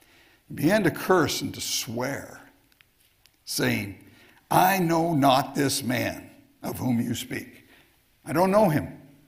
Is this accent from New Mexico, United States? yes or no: no; California, United States; And I said, I'm from California. I don't have an accent.